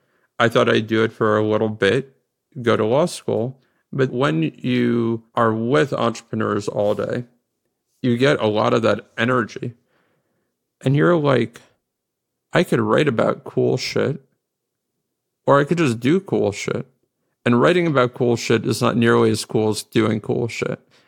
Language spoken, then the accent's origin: English; New Jersey, United States; You know, where I grew up in New Jersey, a career in tech was not really a thing. If you were a smart Jewish kid from Central Jersey in the 90s, doctor or lawyer, those were the real options.